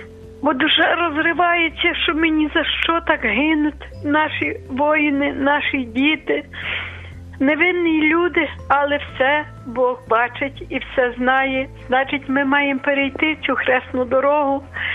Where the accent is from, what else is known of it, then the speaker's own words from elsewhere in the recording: Lviv, Lviv Oblast, Ukraine; Я зі Львова